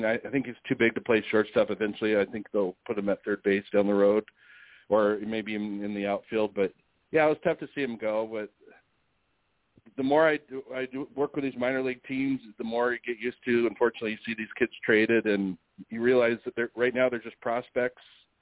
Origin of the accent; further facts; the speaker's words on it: Seattle, Washington, United States; I grew up in the Seattle area, and me and my older brother, we went to a Catholic high school, now called Bishop Blanchette